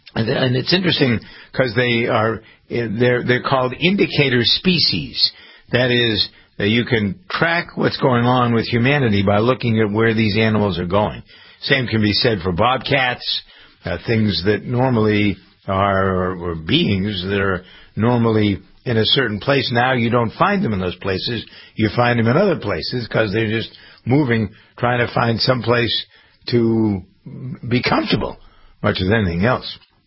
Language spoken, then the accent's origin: English; Framingham, Massachusetts, United States; the track between Framingham, my hometown, and down in to Gillette Stadium.